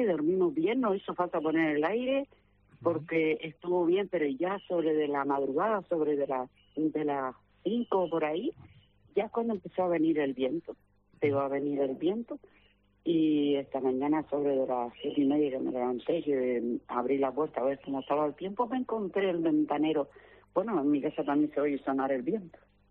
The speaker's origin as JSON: {"language": "Spanish", "town": "Tasarte", "region": "Canary Islands", "country": "Spain", "said": "yo soy de Tasarte, pero fuimos a Beneguera"}